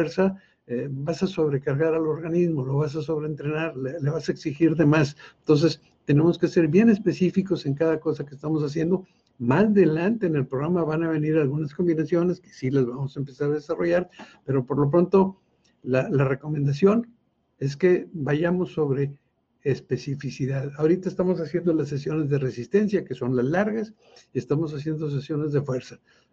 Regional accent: Monterrey, Nuevo León, Mexico; Para quienes son o somos de Monterrey, la carretera

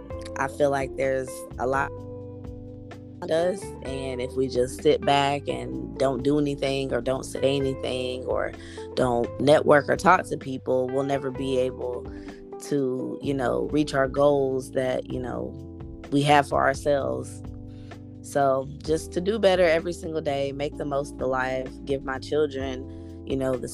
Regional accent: Lebanon, Tennessee, United States; I am originally from a town called Lebanon, Tennessee. 30 miles east of Nashville, Tennessee, and I am 30 years old.

